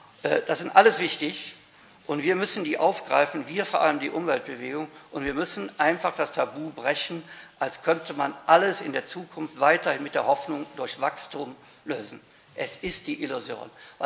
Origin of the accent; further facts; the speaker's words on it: North Rhine-Westphalia, Germany; Ich komme beispielsweise aus Nordrhein-Westfalen.